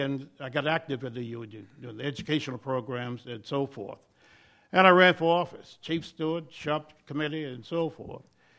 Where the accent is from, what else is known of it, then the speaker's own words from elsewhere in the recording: Evansville, Indiana, United States; moved away as an adult; when I got hired in 1941, I was 19 years of age as a kid there, I came up from Evansville, Indiana